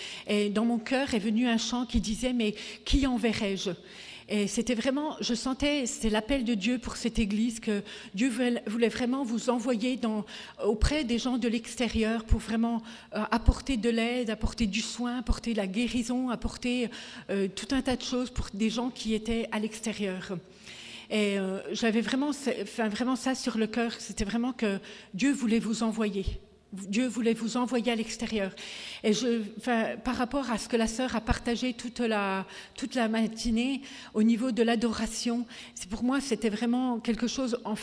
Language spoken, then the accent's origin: French; Dijon, Bourgogne-Franche-Comté, France; je viens de Dijon, donc c'est dans l'est de la France